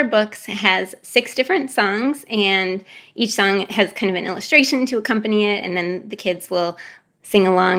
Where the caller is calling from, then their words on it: Austin, Texas, United States; I'm calling in from Austin, Texas.